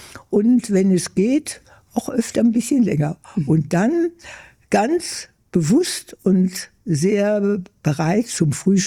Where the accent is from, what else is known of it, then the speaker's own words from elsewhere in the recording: Germany; moved away as an adult; now in Brazil; Ja, das war nach dem Krieg. Ich wollte aus dem eigentlich kaputten Deutschland, aber auch aus der Familie mal raus.